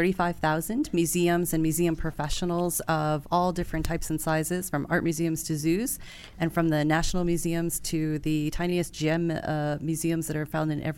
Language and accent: English; New York, United States; I grew up in Hudson Valley, New York.